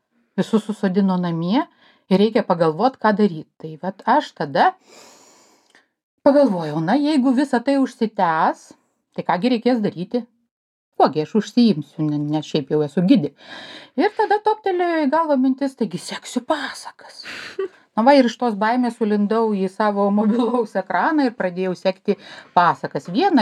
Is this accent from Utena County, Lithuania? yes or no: yes; Giedraičiai, Utena County, Lithuania; also born or lived in Vilnius; gimusi su Molėtų rajone, Giedraičių parapijoje, na, tokia va, visai greta prie Vilniaus rajono. Bet visada juokauju, kad įkvėpiau oro ir dangų pamačiau turbūt Vilniuje